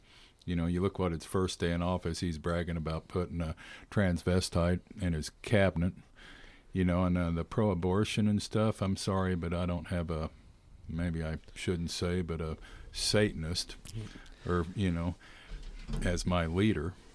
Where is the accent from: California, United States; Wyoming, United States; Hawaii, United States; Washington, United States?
Wyoming, United States; Cheyenne; I was raised in Cheyenne.